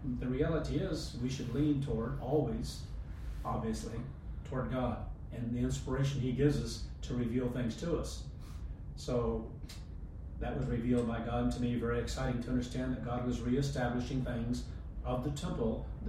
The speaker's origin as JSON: {"language": "English", "region": "Kansas", "country": "United States", "tie": "born or raised there", "said": "I grew up in Kansas, so went back to Kansas."}